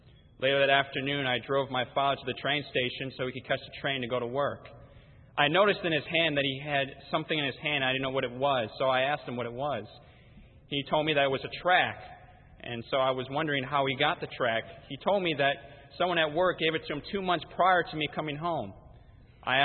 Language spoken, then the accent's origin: English; Schaumburg, Illinois, United States; I'm from Schaumburg, Illinois.